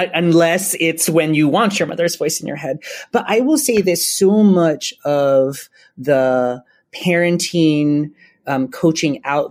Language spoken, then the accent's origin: English; Hawaii, United States; I grew up in Hawaii and I love being from Hawaii and what that means and the culture I gained from it.